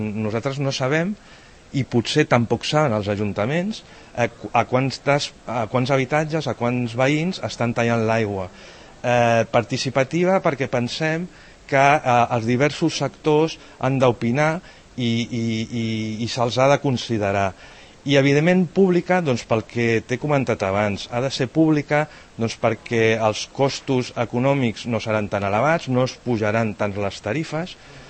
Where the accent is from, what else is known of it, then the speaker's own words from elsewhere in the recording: Catalonia, Spain; sincerament, com a català, em fa vergonya